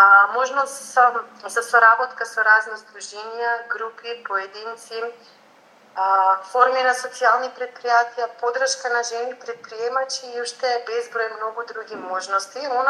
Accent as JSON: {"language": "Macedonian", "town": "Vinica", "region": "Eastern", "country": "North Macedonia", "tie": "born or raised there", "said": "мене ми е многу мило и драго што можам во моето родно место да се себе реализирам"}